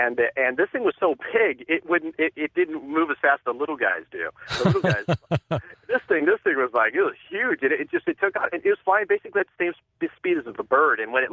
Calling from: Los Angeles, California, United States; I'm calling from Los Angeles.

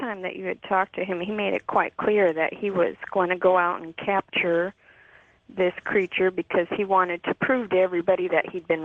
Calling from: Yuma, Arizona, United States; in Yuma, Arizona.

